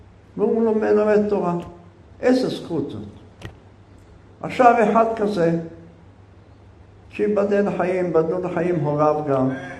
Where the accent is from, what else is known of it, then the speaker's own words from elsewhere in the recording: Jerusalem, Jerusalem District, Israel; אני ירושלמי. נולדתי במשפחה חרדית, ברבנים. גדלתי בין רבנים.